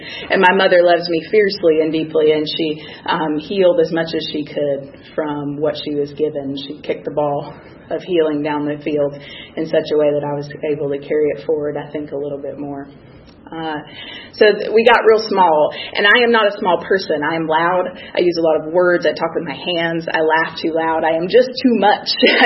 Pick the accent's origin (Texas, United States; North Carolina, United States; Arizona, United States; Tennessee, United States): Tennessee, United States; Knoxville; born there; I was born in Tennessee, a little town, now not so little, Knoxville in 1980.